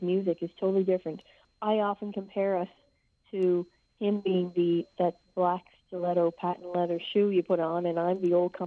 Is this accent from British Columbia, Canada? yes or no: no; Nova Scotia, Canada; I'm from Cape Breton.